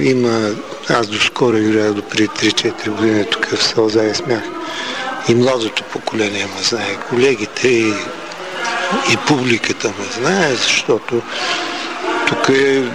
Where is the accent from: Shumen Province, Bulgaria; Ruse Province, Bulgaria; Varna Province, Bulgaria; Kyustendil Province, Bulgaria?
Ruse Province, Bulgaria; Ruse; защото аз съм от Русе